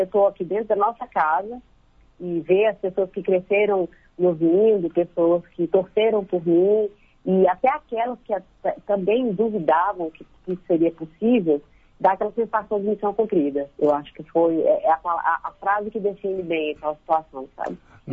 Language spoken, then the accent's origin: Portuguese; Sete Lagoas, Minas Gerais, Brazil; eu gravei em Sete Lagoas, né? Minha terra natal.